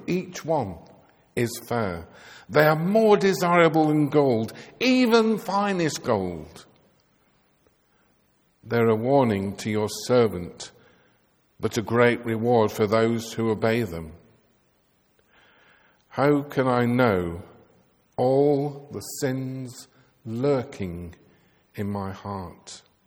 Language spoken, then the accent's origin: English; Bolton, North West England, United Kingdom; born there; now in Royal Wootton Bassett, United Kingdom; I've lived in Royal Wootton Bassett for 40 years, but was born in Bolton in Lancashire, which explains my accent.